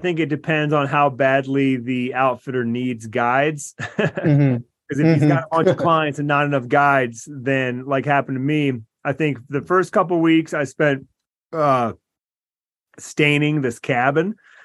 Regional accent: Michigan, United States; Yeah, I grew up in Michigan and then we travel over to Wisconsin.

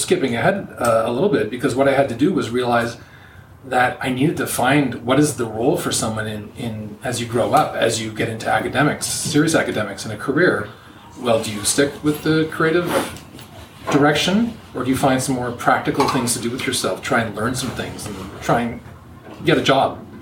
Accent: Toronto, Ontario, Canada; I'm from Toronto. Born in 72, so when I was growing up in the 70s and 80s, it was actually North York, one of the five boroughs

